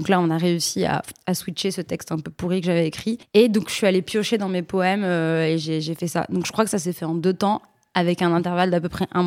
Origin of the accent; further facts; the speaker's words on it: Corsica, France; je ne dis pas que je suis gentille, je dis que je suis corse.